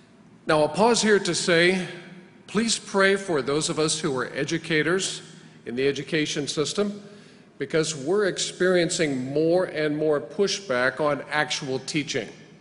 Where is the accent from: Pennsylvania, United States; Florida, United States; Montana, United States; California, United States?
California, United States; Los Angeles; I grew up in Los Angeles in the 1960s, 1970s, so the air quality was horrific.